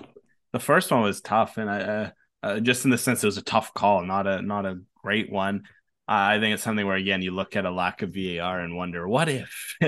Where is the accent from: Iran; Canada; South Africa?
Canada; as a Canadian